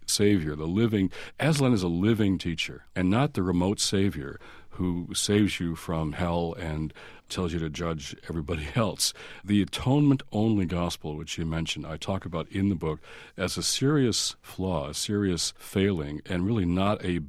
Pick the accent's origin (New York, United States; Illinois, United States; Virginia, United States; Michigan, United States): Michigan, United States; Detroit; because I was really feeling Detroit, my hometown, racial polarization, division